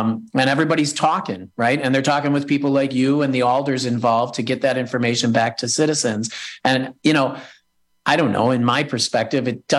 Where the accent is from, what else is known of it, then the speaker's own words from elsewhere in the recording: Chicago, Illinois, United States; I'm from Chicago, Evan.